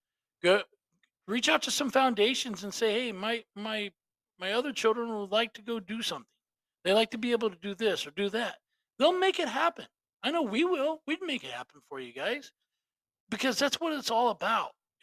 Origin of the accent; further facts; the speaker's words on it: Illinois, United States; growing up in Southern Illinois, just an hour from St. Louis, big Cardinal fan.